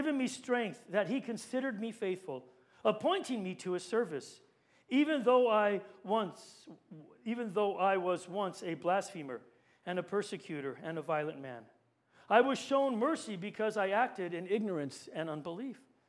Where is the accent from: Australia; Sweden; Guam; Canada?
Guam; A friend of ours that we grew up with on Guam, she's been diagnosed with cancer.